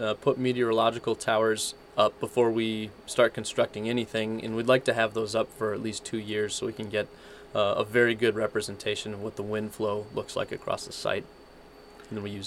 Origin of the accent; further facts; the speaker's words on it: Saginaw, Michigan, United States; As born and raised in Saginaw, so I'm very familiar with the Michigan weather patterns.